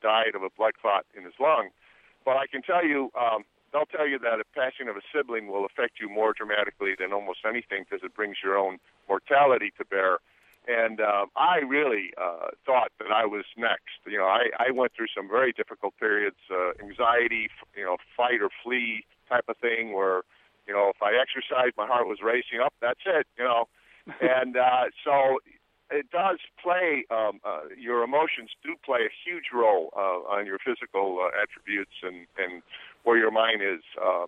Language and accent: English; Chicago, Illinois, United States; As it relates to religion, I was raised Catholic in Chicago